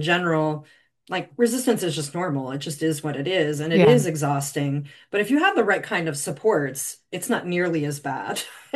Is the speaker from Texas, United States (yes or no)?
no; Omaha, Nebraska, United States; I went to Catholic schools from 1st to 12th grade, where I grew up in Omaha, Nebraska.